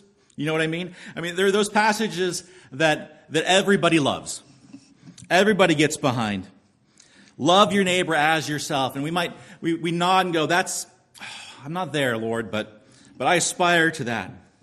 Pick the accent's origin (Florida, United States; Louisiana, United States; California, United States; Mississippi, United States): California, United States; you know, I'm from California.